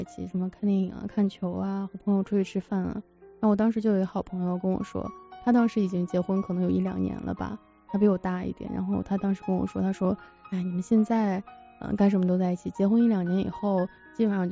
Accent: Shaanxi, China; 我是陕西人，然后他是重庆人，其实也没，就是成长背景就是都是很普通的家庭。

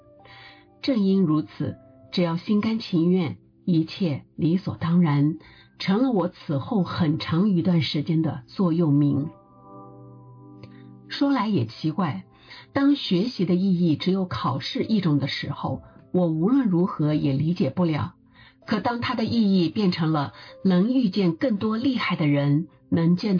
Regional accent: Chenzhou, Hunan, China; 我的家乡郴州是湖南南部的一座小山城，这座城市在丘陵之间野蛮生长，一年四季漫天遍野都是绿色，城市竟是上山下坡的路。

